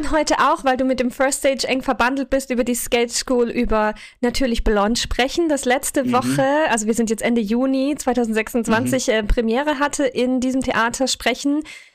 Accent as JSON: {"language": "German", "region": "Baden-Württemberg", "country": "Germany", "tie": "born or raised there", "said": "dass ich bei Stuttgart groß geworden bin."}